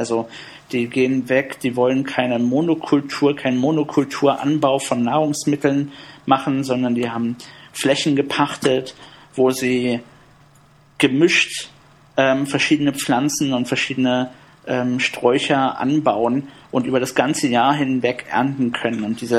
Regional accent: Berlin, Germany; Ich bin im Südosten von Berlin aufgewachsen. Da gibt es ganz viel Wasser.

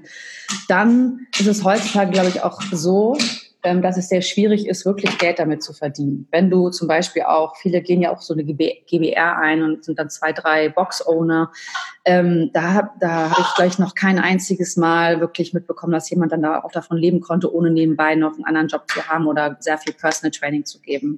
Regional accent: United States; now in Germany; Also ich bin Amerikanerin

